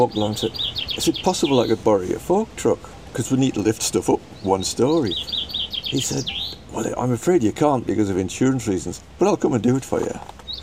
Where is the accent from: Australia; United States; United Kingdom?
United Kingdom; England; moved away as an adult; now in Isle of Man; But we came from England when we got married and moved here to start a new life together.